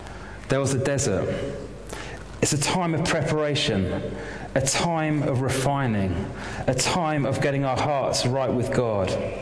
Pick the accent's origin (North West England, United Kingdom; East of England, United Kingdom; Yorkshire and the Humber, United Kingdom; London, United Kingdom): East of England, United Kingdom; Chorleywood; I remember growing up in Chorley Wood, and … was about 14 years old, and my dad invited him to begin to come traveling with him on ministry trips.